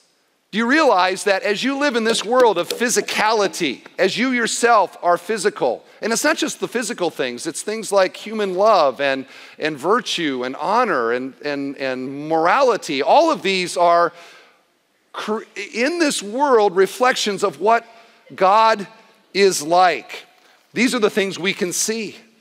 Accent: Indiana, United States; now in Cedarville, United States; I'm from Indiana, I like cornfields.

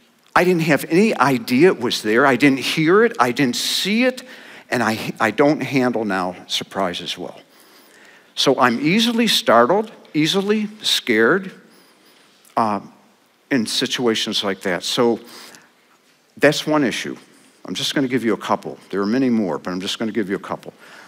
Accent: New York, United States; we're from Western New York, from the Empire State. We're from Western New York. Our families live 7 miles apart from each other. We went to the same high school.

